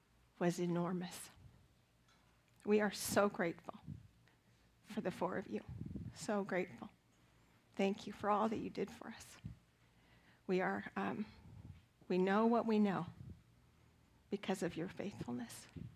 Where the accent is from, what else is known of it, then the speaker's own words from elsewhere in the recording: Nebraska, United States; also born or lived in Wisconsin; And though I grew up in Nebraska, my roots … roots are in Wisconsin.